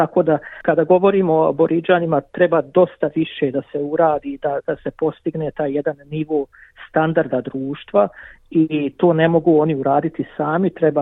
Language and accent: Bosnian; Bosnia & Herzegovina; now in Australia; Isto onako kao što su nas razumijevali kada smo došli kao izbjeglice iz Bosne i Hercegovine u Australiju